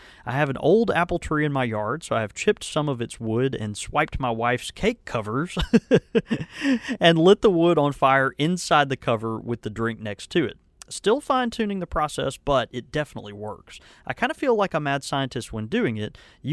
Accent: Mississippi, United States; But like we're from Mississippi. Like I live in Mississippi.

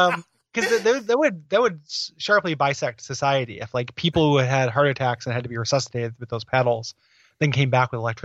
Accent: DeKalb, Illinois, United States; You forget that I'm from DeKalb, Illinois, the birthplace of barbed wire.

